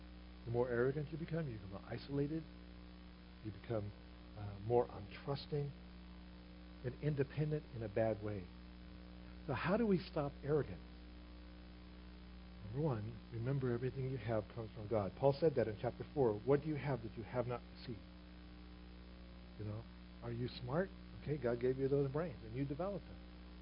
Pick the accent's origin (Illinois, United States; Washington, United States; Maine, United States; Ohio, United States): Ohio, United States; You know, I'm from Ohio, but I've been to Michigan